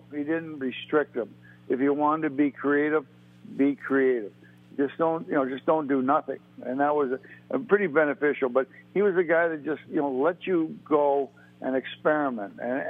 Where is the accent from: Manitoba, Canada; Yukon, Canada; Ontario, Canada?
Ontario, Canada; Toronto; I grew up in Toronto.